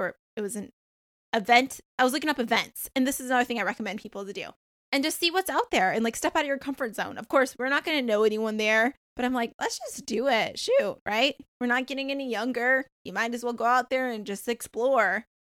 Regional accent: Michigan, United States; Because I grew up in Michigan and we don't often say that. We say you guys.

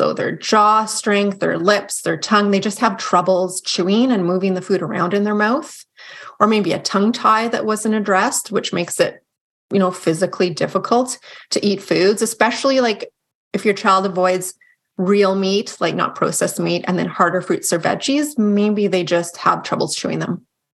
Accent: Calgary, Alberta, Canada

